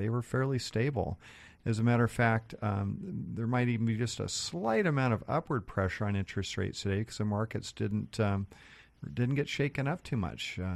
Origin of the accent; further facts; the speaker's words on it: Seattle, Washington, United States; I grew up in North Seattle, kind of up by Northgate, Jackson Golf Course.